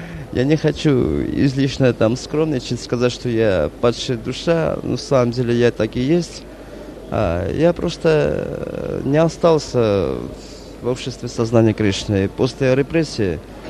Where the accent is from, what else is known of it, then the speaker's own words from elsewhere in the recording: Armenia; я из Армении.